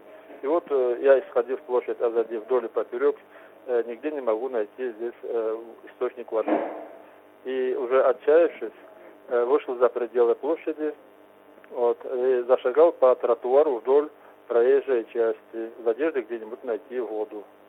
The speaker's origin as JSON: {"language": "Russian", "region": "Kabardino-Balkaria", "country": "Russia", "said": "из Верхней Балкарии."}